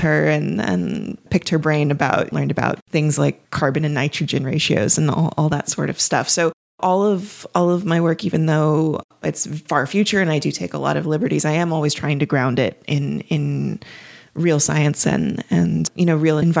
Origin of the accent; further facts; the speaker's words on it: Los Angeles, California, United States; I grew up in Los Angeles and I bounced around a lot after that, but I was often in big cities.